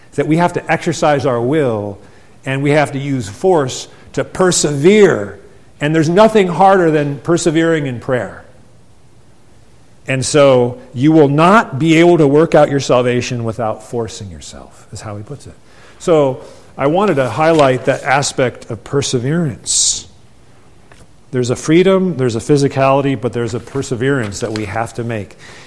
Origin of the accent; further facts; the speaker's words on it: Hawaii, United States; also born or lived in California; I grew up in Hawaii, so we didn't have snow, you know, but we moved to California.